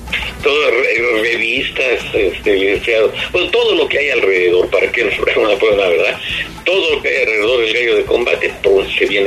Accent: Mexico; Salgamos a defender y a decir, bueno, somos mexicanos y somos galleros.

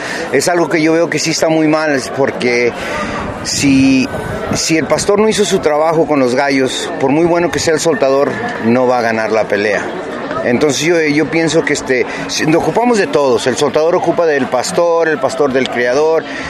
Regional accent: Mexico; Vamos poco a poco como nación, como mexicanos, vamos poco a poco progresando.

